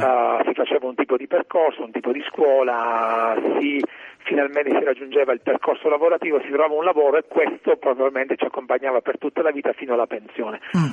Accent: Sicily, Italy; accent: Sicilian; dal mio accento capisci che sono siciliano, gli anni del 92-93 ero le scuole superiori

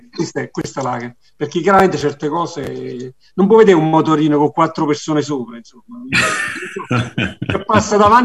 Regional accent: Campania, Italy; alla radice partenopea io che sono napoletano e ci tenevo che mio figlio questa cosa la raccontasse

